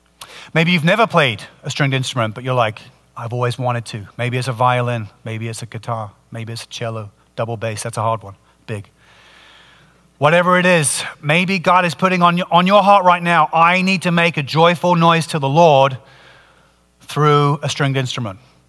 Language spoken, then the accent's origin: English; England, United Kingdom; which is ironic as an Englishman